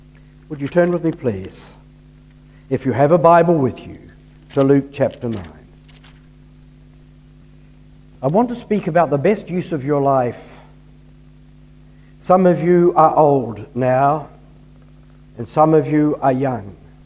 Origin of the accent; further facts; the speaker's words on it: New Zealand; I would just mention that we are from New Zealand. So don't hold that against us, because we're human beings and we love the Lord.